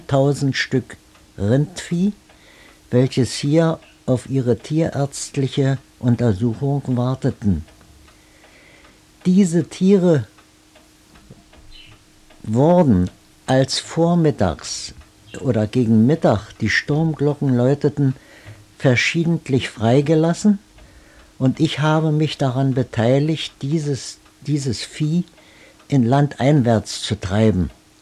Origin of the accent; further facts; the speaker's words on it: Berlin, Germany; born there; also born or lived in Aabenraa; Ich bin in Berlin geboren am 30. Mai 1891.